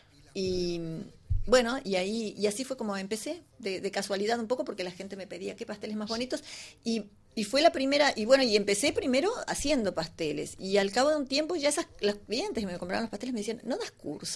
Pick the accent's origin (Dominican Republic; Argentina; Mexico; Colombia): Argentina; moved away as an adult; now in Sitges, Spain; yo soy argentina.